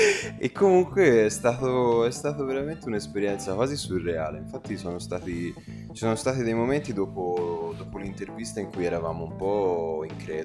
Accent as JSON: {"language": "Italian", "region": "Tuscany", "country": "Italy", "said": "perché siamo toscani, no?"}